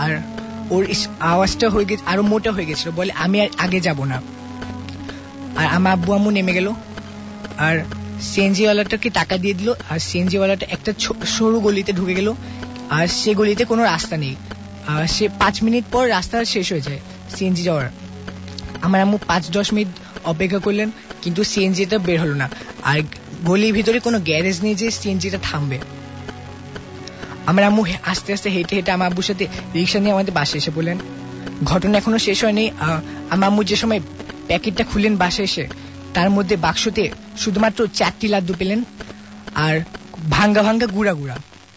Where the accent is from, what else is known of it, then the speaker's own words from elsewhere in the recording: Hazaribagh, Dhaka Division, Bangladesh; BNM public কলেজের student, আমি হাজিরবাগ থেকে এসেছি।